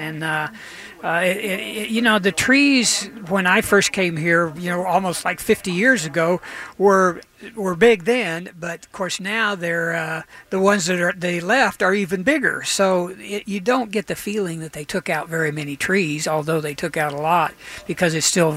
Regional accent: Edmond, Oklahoma, United States; born or raised there

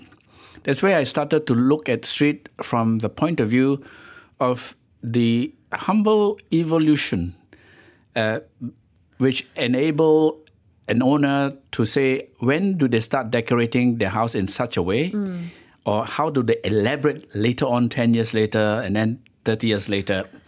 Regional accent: Kajang, Selangor, Malaysia; For me, I grew up in a shop house. Shop house is not a romantic idea to me.

